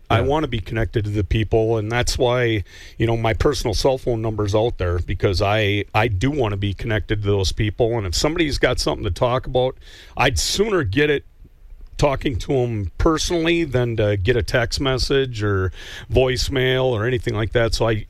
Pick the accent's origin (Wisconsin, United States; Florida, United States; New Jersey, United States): Wisconsin, United States; Tomahawk; also born or lived in Weston; Biggest thing for me is I grew up in Tomahawk. I mean, I originally came from the Weston area. I came to Tomahawk when I was 18.